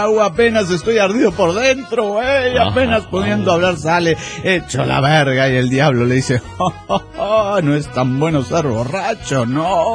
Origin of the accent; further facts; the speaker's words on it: La Paz, Bolivia; de La Paz, de Bolivia.